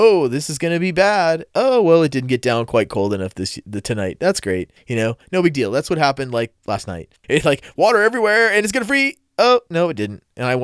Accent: Los Angeles, California, United States; In any case, I'm from Los Angeles. But I've been here long enough to really be irritated with these people.

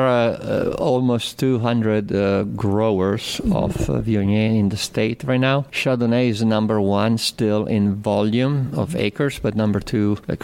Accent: Piedmont, Italy; Growing up in Piemonte, my father was a winemaker there.

